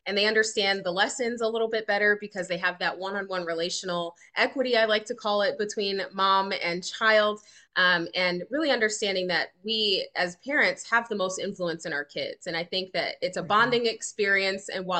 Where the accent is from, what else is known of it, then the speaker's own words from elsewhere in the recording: East Orange, New Jersey, United States; also born or lived in Lawton, Oklahoma / Texas; we moved from Lawton, Oklahoma, which is a small country town in Oklahoma, then when I was growing up, I was born in Texas. But from then on, we moved to East Orange, New Jersey.